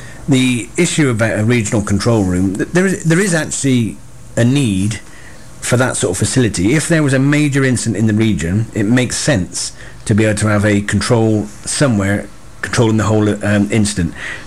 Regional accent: South West England, United Kingdom; No, I'm a firefighter from Gloucestershire.

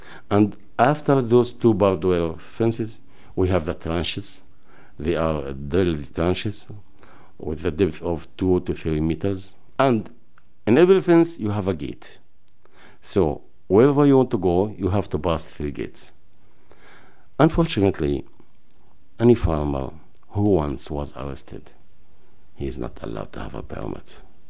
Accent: Jayous, West Bank, Palestine; English is a second language; I came from Jayous. It's a small village situated in the east north of Kalkili. My village is in the close area of the Green Line.

